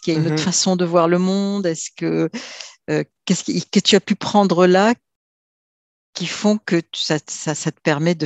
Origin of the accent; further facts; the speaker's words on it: Morocco; je peux en parler librement parce que je viens du Maroc